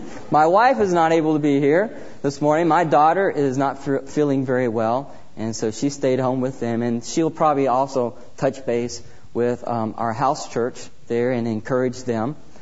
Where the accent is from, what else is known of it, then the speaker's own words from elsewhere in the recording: Oklahoma, United States; I'm from Oklahoma, and I tell you right now, if I was standing right here by a farmer of Oklahoma and saying, look at the field